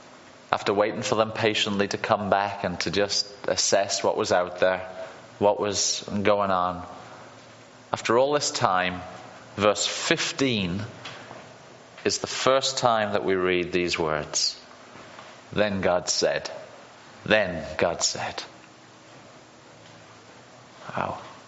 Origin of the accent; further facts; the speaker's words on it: United Kingdom; Well, being a Brit, coming from a land where it doesn't just rain all the time, and living on the coast, it also is very, very windy.